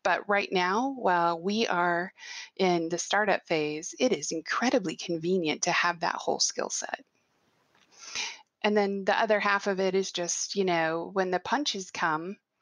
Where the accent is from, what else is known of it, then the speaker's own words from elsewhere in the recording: Kansas City, Missouri, United States; And I like to think that I'm from Kansas City, not from Kansas, but sure. The metro.